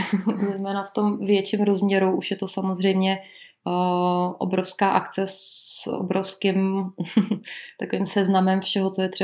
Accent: Bohemia, Czechia; U nás v Čechách byl takový moc hezký příklad krávy

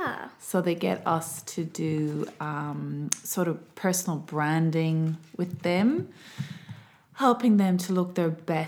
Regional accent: Ireland; Because I'm originally from Ireland.

